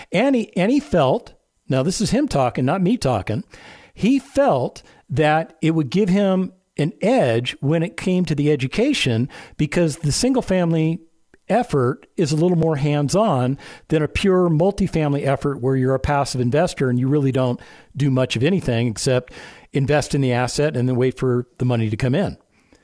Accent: California, United States; as a kid, I grew up in an area very close to where he's currently living.

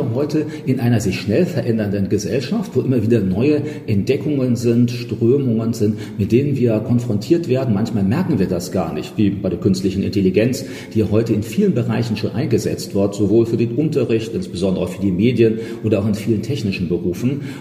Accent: Germany; Ja, also ich komme aus Deutschland und da lebe ich eben auch.

